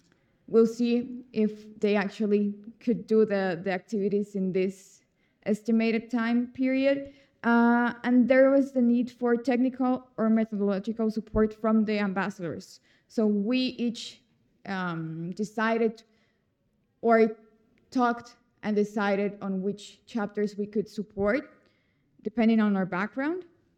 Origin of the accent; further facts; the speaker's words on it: El Salvador; also born or lived in Mexico; I'm from El Salvador and Mexico.